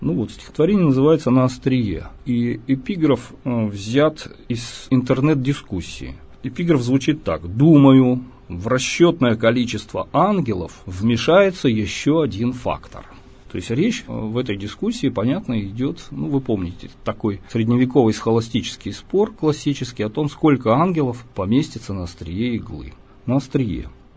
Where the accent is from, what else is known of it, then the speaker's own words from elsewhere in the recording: Yekaterinburg, Sverdlovsk Oblast, Russia; Родился я в городе Свердловске. Ну, тогда Екатеринбург был Свердловском. Всю жизнь в этом городе живу, отлучаясь ненадолго. Только, пожалуй, больше, чем на пару месяцев я не уезжал из родного города никогда.